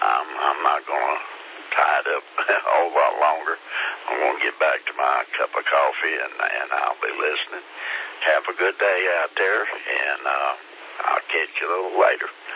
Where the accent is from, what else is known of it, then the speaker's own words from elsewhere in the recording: Columbia, South Carolina, United States; now in Greenville, United States; I've been living up here, it seems like forever, but I grew up down around Columbia and West Columbia and Lexington and my old home stomping grounds